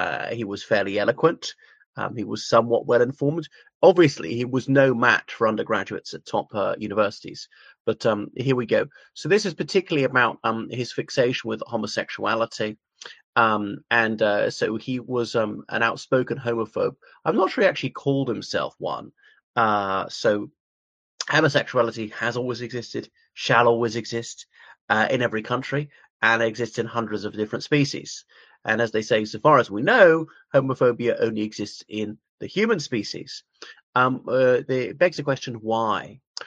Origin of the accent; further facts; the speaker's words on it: Ireland; from Ireland